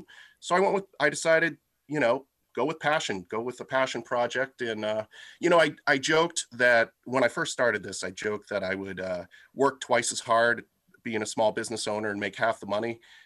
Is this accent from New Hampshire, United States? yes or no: yes; Merrimack, New Hampshire, United States; I looked in Milford, my hometown of Merrimack.